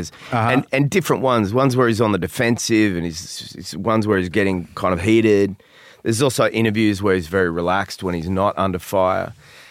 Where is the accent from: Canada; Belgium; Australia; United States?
Australia; accent: Australian; trying to get rid of my Australian accent